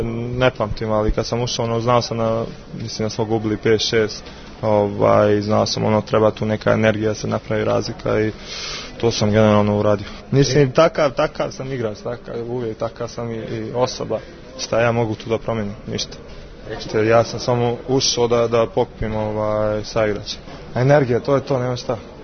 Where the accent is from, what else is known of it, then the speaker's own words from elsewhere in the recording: Canada; ja sam odrastao u Kanadi, nisam pamtio, nisam gledao